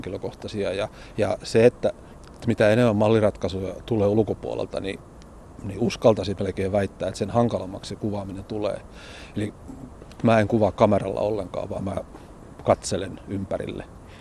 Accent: Joensuu, North Karelia, Finland; born or raised there; also born or lived in Oulu

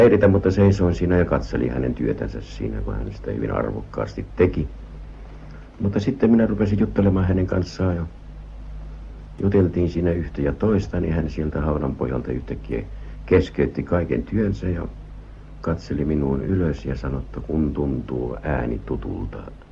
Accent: Joensuu, North Karelia, Finland; also born or lived in Käkisalmi; minähän olen karjalainen, syntynyt Käkisalmessa ja koulun käynyt Joensuussa.

